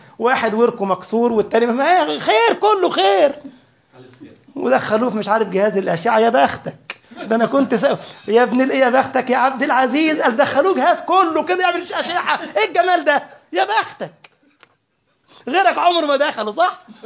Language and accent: Arabic; Egypt; عشان كده أنا بفتخر قوي إن أنا من مصر